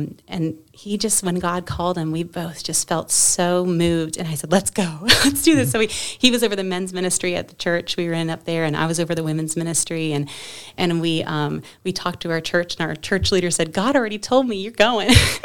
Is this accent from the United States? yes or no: yes; Childersburg, Alabama, United States; So I grew up in Childersburg, Alabama. So I'm a local, and I absolutely loved growing up at the cave.